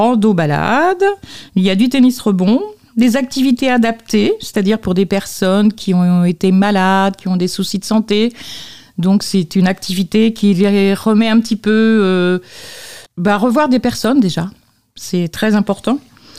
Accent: Pays de la Loire, France; Moi-même, je suis de Clé, Maine-et-Loire, donc c'est pas tout près.

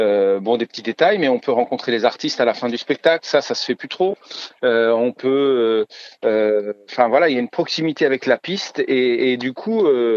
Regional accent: Centre-Val de Loire, France; j'ai commencé, j'avais 14-15 ans dans les cinémas, la petite salle de cinéma du coin, chez moi dans le Loir-et-Cher

